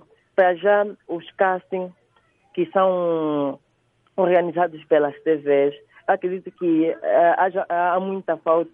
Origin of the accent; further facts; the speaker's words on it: Angola; como angolano é um pouquinho tímido